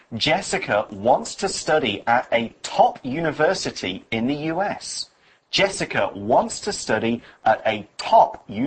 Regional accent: United Kingdom; this article starts off by talking about the UK, my home country.

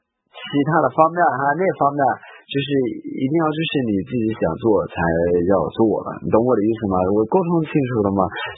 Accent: United States; Chinese is a second language; 其实中国人有的时候就是比我们美国人

